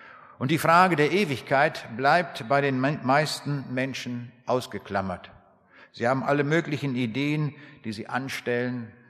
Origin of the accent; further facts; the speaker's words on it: Braunschweig, Lower Saxony, Germany; Ich komme aus der Stadt Braunschweig